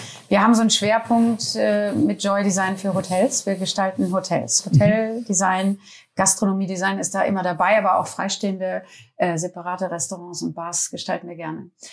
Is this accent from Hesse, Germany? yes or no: no; Detmold, North Rhine-Westphalia, Germany; moved away as an adult; also born or lived in Bielefeld; now in Hamburg, Germany; Ich komme aus Detmold. Das ist die Ecke, die euch auch sehr bekannt ist. Und ich bin sogar in Bielefeld geboren. Und ich bin dann nach dem Studium in Detmold, da wo habe ich Innenarchitektur studiert, nach Hamburg gekommen.